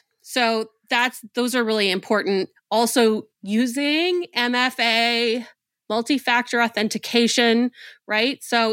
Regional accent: Winnipeg, Manitoba, Canada; I grew up in Winnipeg, Manitoba, Canada, and it happens to be the car theft capital of Canada, or it was in the 90s.

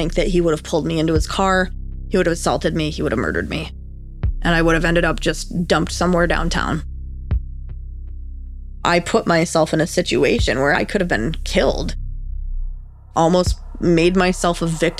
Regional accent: New York, United States; One way that I coped with being homesick was that I read a lot about what was going on back in my home state. I was online scrolling through news articles from Buffalo.

